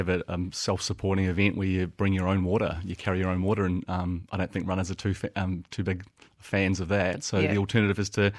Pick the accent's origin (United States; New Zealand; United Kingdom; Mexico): New Zealand; accent: New Zealand; It allows you just kind of, excuse my New Zealand accent, but you nip and sip.